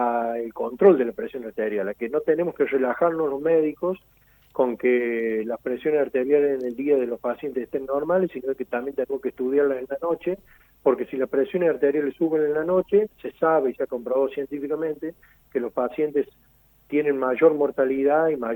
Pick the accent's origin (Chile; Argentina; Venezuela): Argentina; Charras, Córdoba; now in San Luis, Argentina; Yo soy cordobés y soy del sur de la provincia de Córdoba, de un pueblito chiquito a 20 kilómetros de Río Cuarto que se llama Charras.